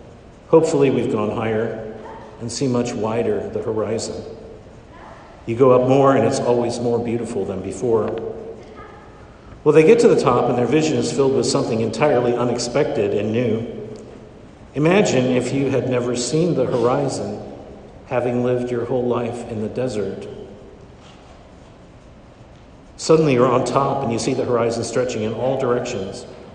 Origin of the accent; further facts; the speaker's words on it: Kansas, United States; Well, you know, I'm from Kansas, so mountains are pretty amazing to me.